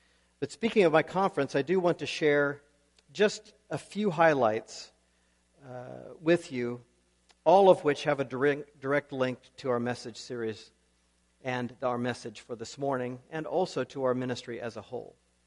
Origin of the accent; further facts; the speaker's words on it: Indiana, United States; now in Winnipeg, Canada; manned the fort back here in Winnipeg. First, we visited my parents at their home in Kentucky, though we are from Indiana originally.